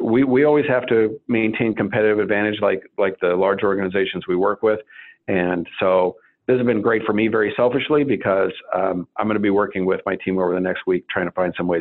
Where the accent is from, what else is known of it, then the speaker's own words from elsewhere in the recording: Utah, United States; Like I said, I grew up in Utah. So a lot of times when I say feel, people think I'm saying the word, the name feel, P-H-I-L. And growing up in Southern Utah, they're pronounced the same way.